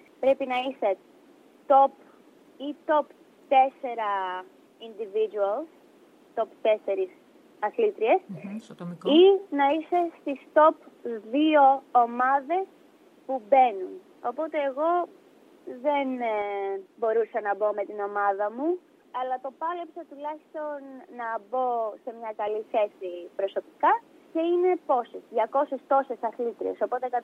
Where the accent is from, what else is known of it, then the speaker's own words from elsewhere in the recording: Greece; also born or lived in Miami, United States; είμαι από το Μαϊάμι. Δεν είχα ζήσει πριν πάω, βέβαια. Οπότε εντάξει, και πάλι όταν πήγα ήταν διαφορετικό για μένα, γιατί όλα μου τα χρόνια τα είχα ζήσει στην Ελλάδα.